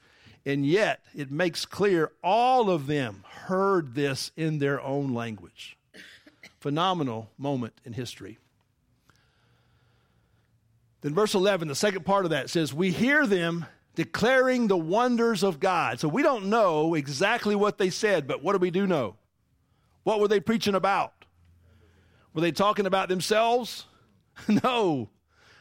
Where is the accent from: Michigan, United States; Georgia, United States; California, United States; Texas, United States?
Georgia, United States; Atlanta; I'm a big city kid, I'm from Atlanta.